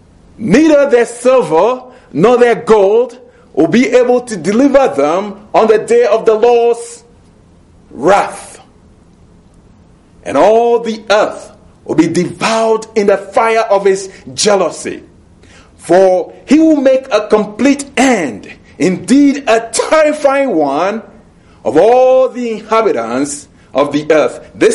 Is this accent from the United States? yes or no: no; Ghana; I remember some years ago entering one of the large rooms in which slaves were kept in my home country of Ghana